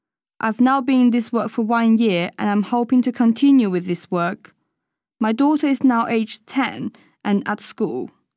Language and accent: English; China; moved away as an adult; now in United Kingdom; I was born in China and lived there for 24 years. I completed school and then went to work in a factory.